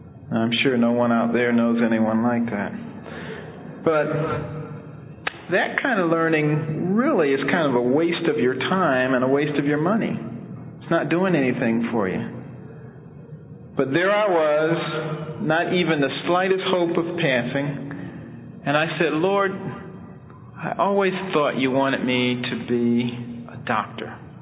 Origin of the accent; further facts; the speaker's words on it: Detroit, Michigan, United States; there I was coming from Southwestern High School in inner city Detroit.